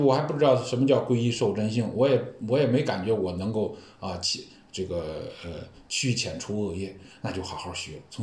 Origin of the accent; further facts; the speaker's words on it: China; 寒山他是我们中国人啊